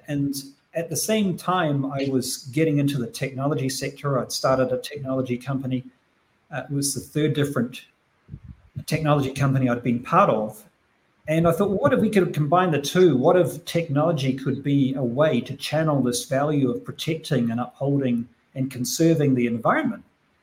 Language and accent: English; New Zealand; So growing up in New Zealand and being in a small rural community when I was growing up